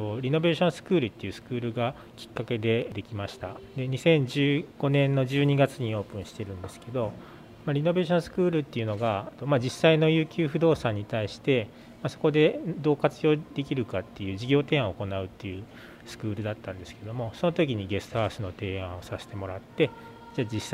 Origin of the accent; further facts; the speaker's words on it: Wakayama, Japan; 大学まで和歌山にいて、それから大阪神戸の設計事務所で働いてたんですけど、それからこの今やってるゲストハウスリコのプロジェクトきっかけに和歌山に帰ってきた感じですね。